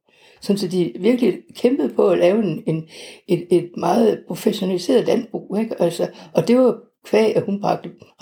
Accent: Esbjerg, Region of Southern Denmark, Denmark; Jeg er født og opvokset i Esbjerg og har stærke rødder i Esbjerg, efter min egen mening.

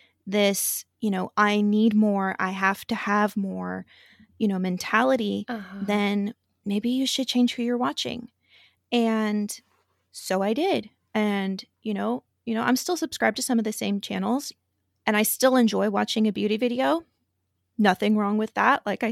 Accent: the South, United States; I'm from the South.

